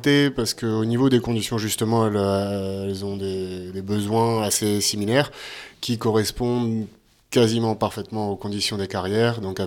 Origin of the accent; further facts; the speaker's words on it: Île-de-France, France; moved away; Personnellement, je viens d'Île-de-France, donc, que j'ai quitté il y a plus de 10 ans maintenant.